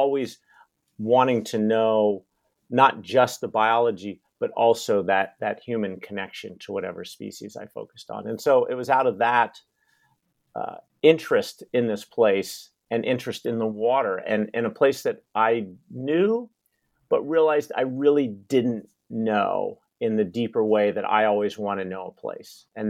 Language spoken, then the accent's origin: English; Washington, United States; But growing up on Puget Sound, for those of you who aren't familiar with Puget Sound, it's that body of water that is between the Olympic Mountains and the Cascade Mountains in Western Washington